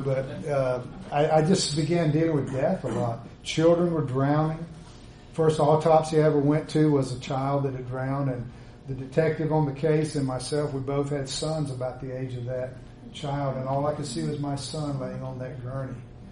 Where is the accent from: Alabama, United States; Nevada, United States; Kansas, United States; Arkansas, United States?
Alabama, United States; also born or lived in Long Beach, California; The last was in Long Beach, California, for about 15 years. When I grew up in North Alabama, the greatest fear of people was